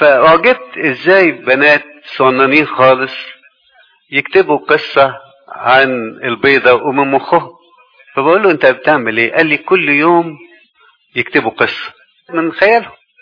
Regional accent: Egypt; كمصريين او كشرقيين بالذات الميدل ايست

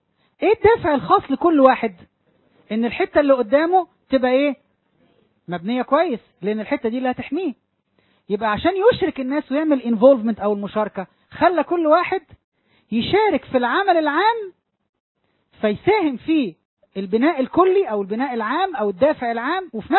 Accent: Egypt; وكان في أحد مجالس الوزراء عندنا في مصر من كام سنة مش فاكر

